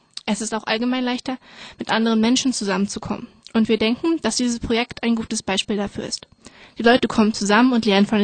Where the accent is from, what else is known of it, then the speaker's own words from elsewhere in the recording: Germany; Hallo, ich komme aus Deutschland und … Ich bin 15 Jahre alt